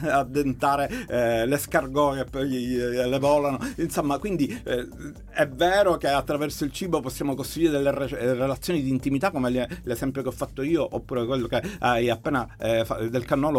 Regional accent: Sicily, Italy; che noi non ci raccontiamo in quanto siciliani intorno a questo dolce

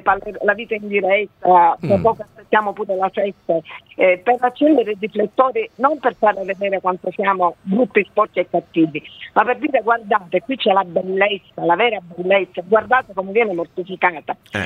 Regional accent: Palermo, Sicily, Italy; born there; Io sono nata all'albergheria, ne sono orgogliosa.

